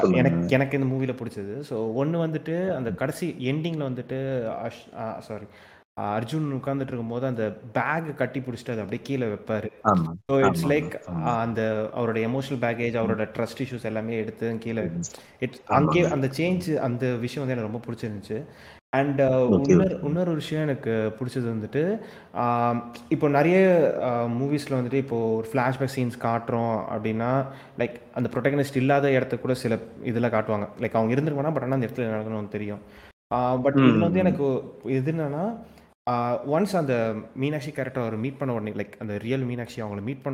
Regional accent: India; பேசிக்கா நான் இந்தியன்

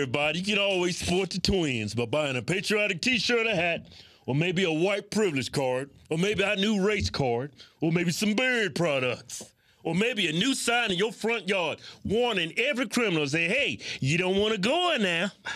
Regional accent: the South, United States; I'm from the South. That's why I sound like a redneck when I want to.

